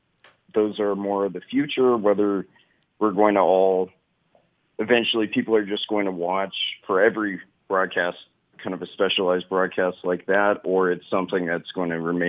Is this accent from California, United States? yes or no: yes; California, United States; I'm from the Bay Area.